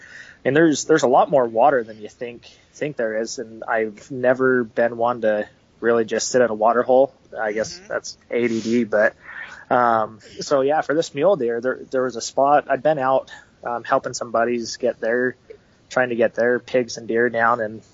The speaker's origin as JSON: {"language": "English", "region": "Utah", "country": "United States", "tie": "born or raised there", "lives_now": "Phoenix, United States", "said": "I grew up in Utah, so hunting up there, you know, my backyard, we always had mule deer and animals back there. But moving down to Phoenix"}